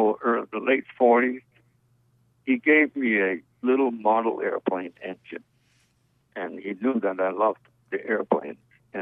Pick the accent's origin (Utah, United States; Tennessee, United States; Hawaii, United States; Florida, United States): Hawaii, United States; Kalihi; I was born in Hawaii. I was born in Kalihi Valley, up in the mountains there. And I'd say that I was the last generation that's seen Hawaii in its original state.